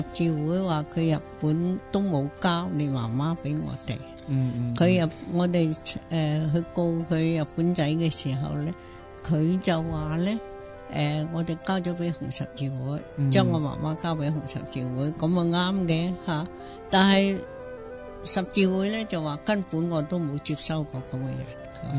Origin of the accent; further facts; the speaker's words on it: Foshan, Guangdong, China; also born or lived in Hong Kong; 咁后屘我哋搬翻去香港，就喺生活咗十几年咧，又翻去佛山村区，我哋乡下佛山村区